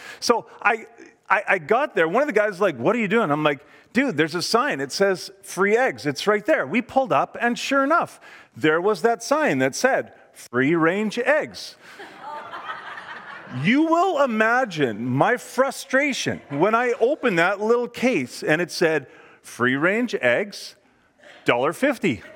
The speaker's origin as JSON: {"language": "English", "region": "Manitoba", "country": "Canada", "tie": "born or raised there", "said": "when I grew up in Manitoba, you had like store-bought eggs or farm eggs."}